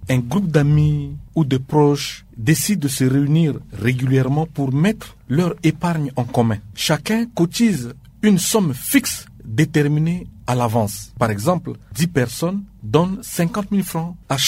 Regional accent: Central African Republic; C'est cette forme de tantine qui est le plus pratiquée chez nous en Centrafrique.

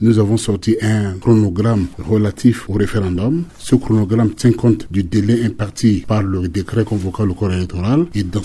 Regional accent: Central African Republic; Le reste, je suis centrafricain comme tous les autres centrafricains.

